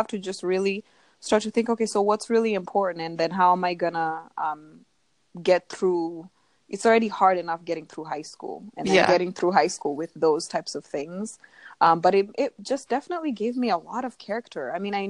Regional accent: Kenya; moved away; when I was back home in Kenya. And then I moved here, and then the whole thing of popularity. So growing up in Kenya, popularity really came with how well you did in school

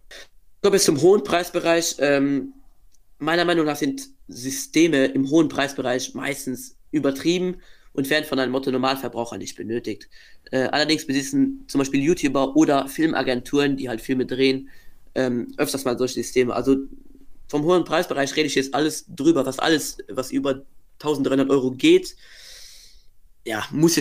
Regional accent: Luxembourg; also ich komme aus Luxemburg, der luxemburgische

